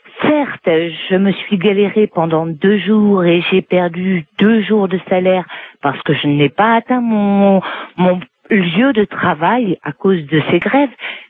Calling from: Saint-Denis, Île-de-France, France; de Saint-Denis

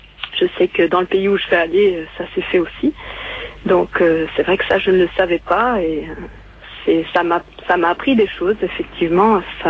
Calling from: Caen, Normandy, France

